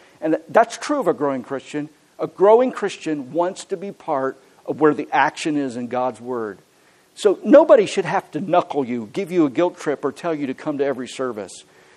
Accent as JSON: {"language": "English", "town": "Huntingdon", "region": "Pennsylvania", "country": "United States", "tie": "born or raised there", "said": "I grew up in Huntington, Pennsylvania."}